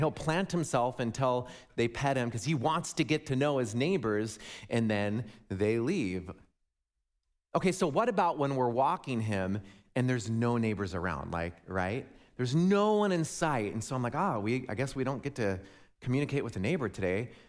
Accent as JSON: {"language": "English", "region": "West Coast", "country": "United States", "tie": "born there", "said": "I was born on the West Coast."}